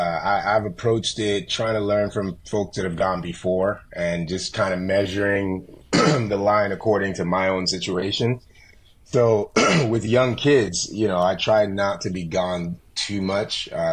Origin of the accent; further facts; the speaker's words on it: Nigeria; born there; So I was born in Nigeria. My mom and dad were both Nigerians.